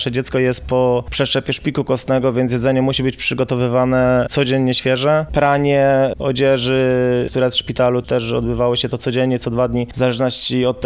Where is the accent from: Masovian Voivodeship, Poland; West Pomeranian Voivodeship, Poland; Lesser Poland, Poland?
Lesser Poland, Poland; Tarnów; Mamy do Lublina 260 km właściwie. Jesteśmy z Tarnowa